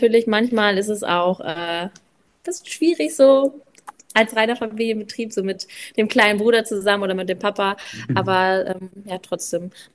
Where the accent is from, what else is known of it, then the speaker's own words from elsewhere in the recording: Elding, Bavaria, Germany; Also wie gesagt, ich komme aus Elding. Wir haben bei uns alles quasi im Dorf. Ich wohne im Dorf